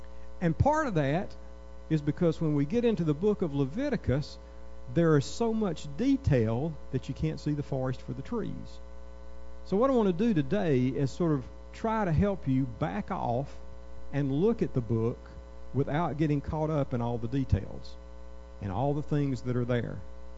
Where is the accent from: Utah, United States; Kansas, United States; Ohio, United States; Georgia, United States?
Georgia, United States; I grew up there in North Georgia, and when I grew up, my parents owned about 80 acres.